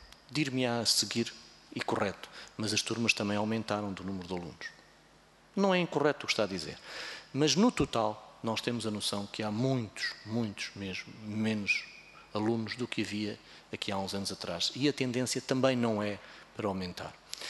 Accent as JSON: {"language": "Portuguese", "region": "Guarda", "country": "Portugal", "said": "fui parar ao Algarve, sou da Guarda, fui parar ao Algarve, lá estive uns anitos, depois cá regressei à Guarda"}